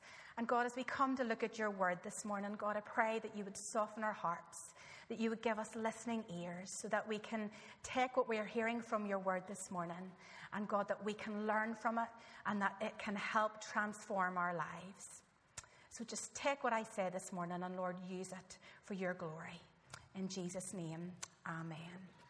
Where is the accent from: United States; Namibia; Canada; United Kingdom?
United Kingdom; Tandragee, Northern Ireland; I'm married to Wilson, who is my chauffeur this morning. And I come from Tandragee.